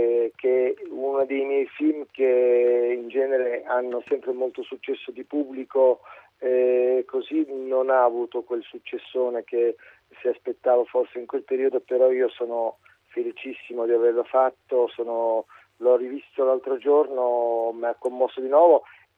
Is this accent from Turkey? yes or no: yes; Istanbul, Turkey; ogni volta che dicevo io sono di Istanbul, mi rispondevano mamma li turchi